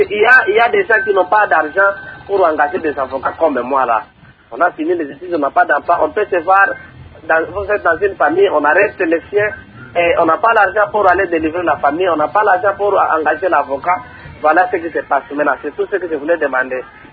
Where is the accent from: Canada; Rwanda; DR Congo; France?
DR Congo; Maniema; chez nous au Maniema